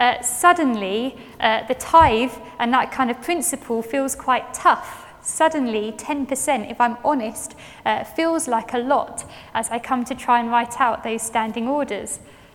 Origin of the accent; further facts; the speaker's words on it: London, United Kingdom; it is true, I'm from London.